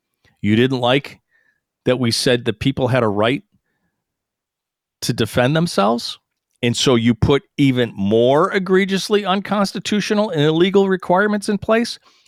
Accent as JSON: {"language": "English", "region": "New York", "country": "United States", "tie": "born or raised there", "said": "You know, I grew up in New York, and I've known literally all my life that our law was unconstitutional."}